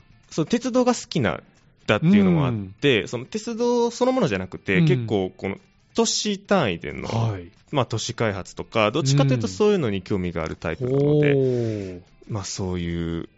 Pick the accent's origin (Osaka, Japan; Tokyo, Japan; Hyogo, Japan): Hyogo, Japan; Sanda; 僕三田で生まれて三田で育ったんで、ですごいこの地域が大好きなので、 あの三田に残って仕事がしたいっていう